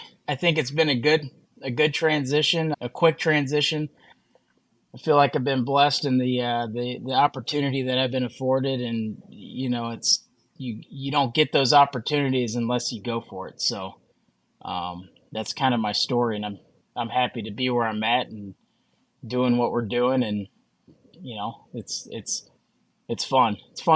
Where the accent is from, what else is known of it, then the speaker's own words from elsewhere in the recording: the South, United States; I'm from the South, you know. Us Southerners are we're mechanically inclined, I like to think